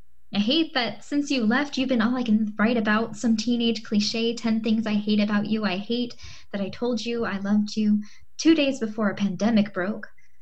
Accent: California, United States; now in Portland, United States; I grew up in Southern California and did not like it there.

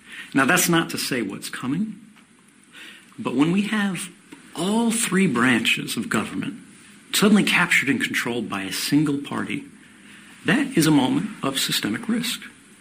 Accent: United States; there are a lot of reforms that I feel, as an American, desperately need to be made.

